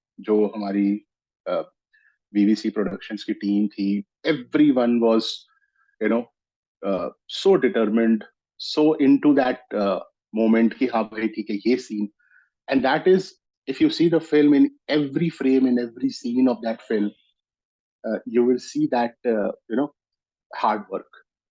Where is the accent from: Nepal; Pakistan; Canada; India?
India; Allahabad, Uttar Pradesh; now in Delhi, India; मैं इलाहाबाद से बिलोंग करता हूँ, मैं अभी फिलहाल दिल्ली में हूँ